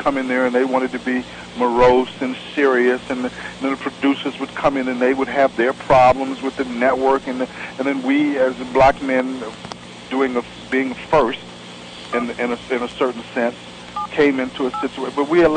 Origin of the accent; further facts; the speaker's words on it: New York City, New York, United States; Grew up in New York. New York City.